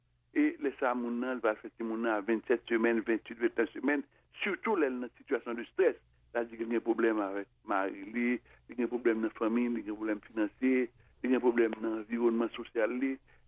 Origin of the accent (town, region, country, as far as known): Haiti